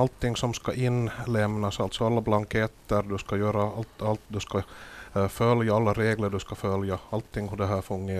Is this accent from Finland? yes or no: yes; Pedersöre, Ostrobothnia, Finland; Jag kommer från Pedersöre och har varit jordbrukare sedan 1995.